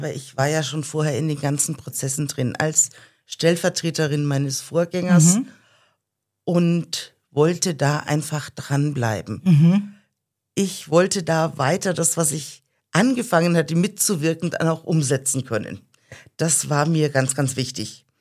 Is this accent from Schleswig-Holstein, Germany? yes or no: no; Schweinfurt, Bavaria, Germany; Ich komme aus Schweinfurt ursprünglich und mein Mann aus dem Allgäu. Sprich, uns hat es hierher in die Region verschlagen, als es darum ging, wo können wir uns vorstellen zu arbeiten.